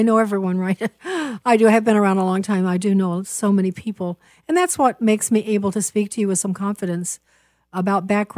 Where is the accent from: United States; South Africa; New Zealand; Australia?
South Africa; We grew up in South Africa.